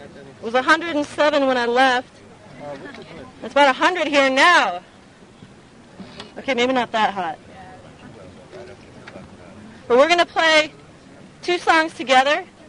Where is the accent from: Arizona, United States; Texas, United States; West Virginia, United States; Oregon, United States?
Arizona, United States; Tucson; I'm from Tucson, Arizona.